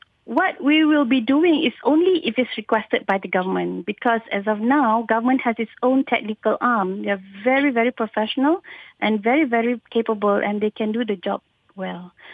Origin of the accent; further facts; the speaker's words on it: Malaysia; I am actually very proud being a Malaysian to have this government to look after this kind of condition.